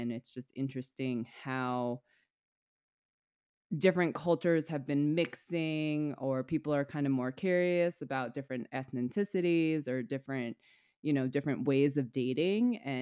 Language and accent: English; United States; as an American and, you know, dating in America